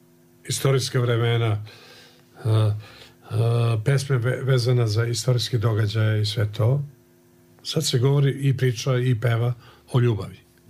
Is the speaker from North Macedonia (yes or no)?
yes; Skopje, North Macedonia; now in Belgrade, Serbia; Jedan period kad sam došao iz Skoplja u Beograd, taj period dolaska u Beograd do nekih važnih festivala promenio.